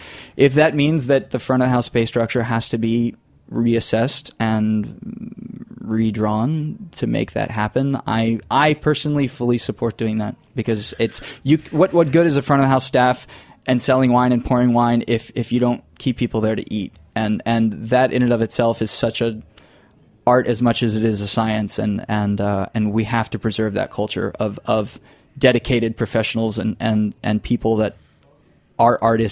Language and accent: English; Florida, United States; No, I come from the panhandle, so the lower Alabama part of Florida, Redneck Riviera. I didn't suppress my accent intentionally. It just kind of happened from moving around the world a little bit as I did during and after school.